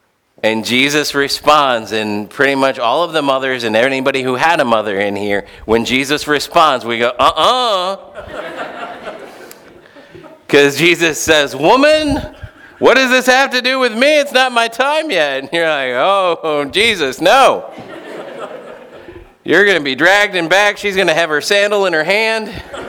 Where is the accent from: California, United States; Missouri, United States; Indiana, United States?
Missouri, United States; St. Louis; I remember growing up in St. Louis, there was a Baptist church that apparently never read the Bible